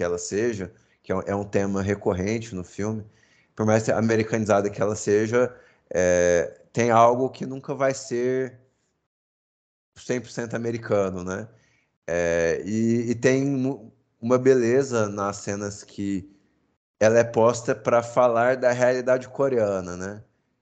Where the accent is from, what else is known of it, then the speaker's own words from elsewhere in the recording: Brazil; E nós aqui, enfim, nós três aqui da mesa, nascidos e crescidos no Brasil, né?